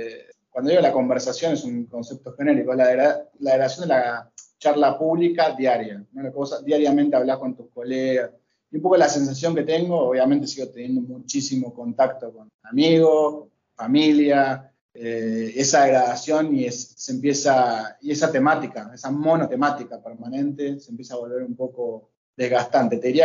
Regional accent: Argentina; Soy argentino, es mi casa natural.

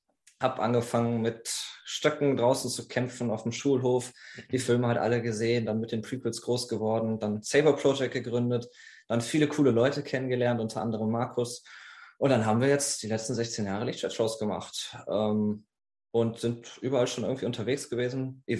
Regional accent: Moers, North Rhine-Westphalia, Germany; von Saber Project. Ich komme aus dem wunderschönen Moers, was die kleinste Großstadt in Deutschland ist. Bin aber mittlerweile so irgendwie in jeder Ecke von Deutschland mal unterwegs gewesen, wohne jetzt in der Nähe von Frankfurt.

